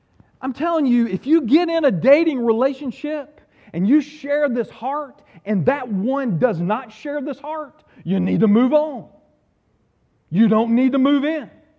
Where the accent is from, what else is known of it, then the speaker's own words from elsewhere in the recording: Deep South, United States; Well, you know, I grew up in the Deep South where women first.